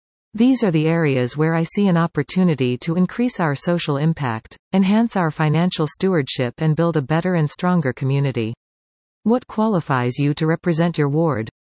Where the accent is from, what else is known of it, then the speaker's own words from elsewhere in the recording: Quyon, Quebec, Canada; I was raised in Quillan, Quebec, a small rural village situated along the north shore of the Ottawa River in the municipality of Pontiac within the Outaouais region of western Quebec.